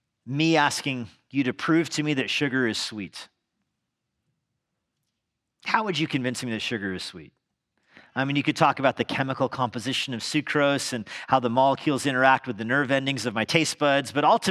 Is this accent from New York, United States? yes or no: no; New Mexico, United States; I'm not a sailor. I'm from New Mexico.